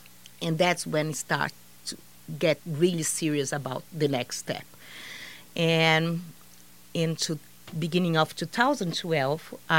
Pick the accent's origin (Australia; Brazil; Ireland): Brazil; English is a second language; moved away as an adult; now in United States; No, seriously, I'm from Brazil. And years ago, about 26 years ago, I used to be an attorney there.